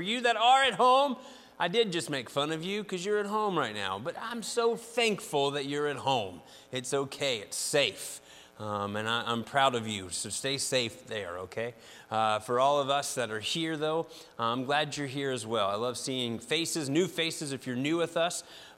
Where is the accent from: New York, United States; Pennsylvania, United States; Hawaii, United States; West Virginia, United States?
West Virginia, United States; Weather doesn't bother me. I'm from West By God, Virginia. We're used to a little bit of cold, a little bit of weather.